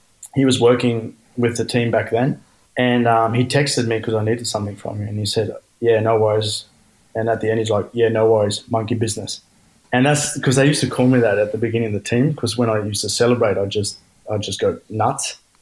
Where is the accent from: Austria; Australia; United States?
Australia; Inverell, New South Wales; I mean, I grew up in Inverell. It's a pretty small country town in New South Wales.